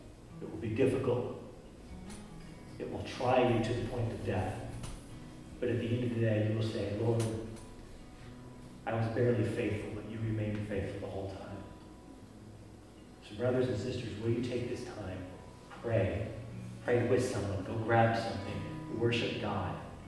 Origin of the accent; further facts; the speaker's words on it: California, United States; moved away as an adult; I'm in a foreign land. I'm from California, but I'm from a brown California. This is a foreign land for me.